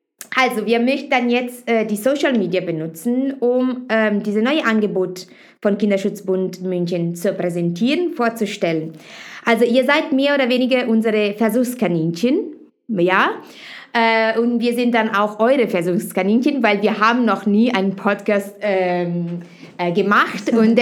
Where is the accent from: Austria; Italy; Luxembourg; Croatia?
Italy; German is a second language; now in Germany; Ich komme dann ursprünglich aus Italien und deswegen mein Deutsch ist nicht perfekt. Ich bin in Deutschland jetzt seit 7 Jahren.